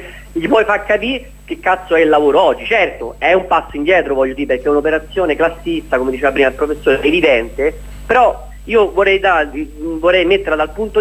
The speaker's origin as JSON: {"language": "Italian", "town": "Rome", "region": "Lazio", "country": "Italy", "lives_now": "Milan, Italy", "said": "In realtà mi seguo da Milano, sono di Roma, mi seguo da Milano in streaming"}